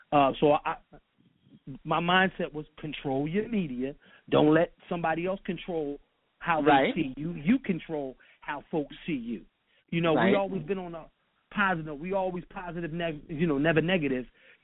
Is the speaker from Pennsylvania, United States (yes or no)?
yes; Philadelphia, Pennsylvania, United States; You know, I'm from Philly.